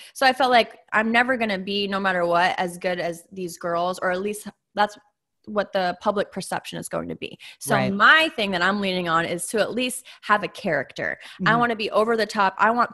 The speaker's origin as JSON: {"language": "English", "region": "Massachusetts", "country": "United States", "said": "But I'm from Massachusetts. So I was thinking I want to do this. And I'm from a big Italian family."}